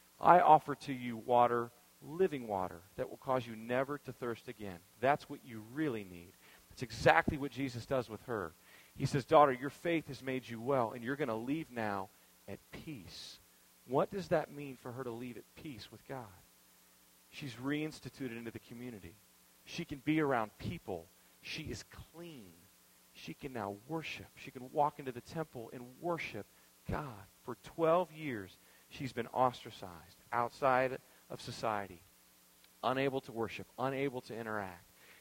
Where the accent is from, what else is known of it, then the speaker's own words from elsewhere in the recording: Texas, United States; and I'm from Texas. We don't have fog like you guys have fog.